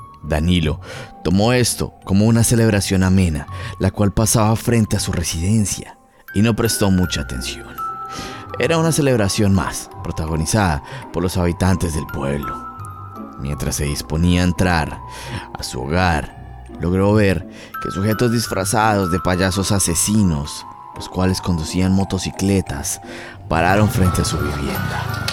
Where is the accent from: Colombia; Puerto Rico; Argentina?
Colombia; en el año 2018, en mi país, Colombia.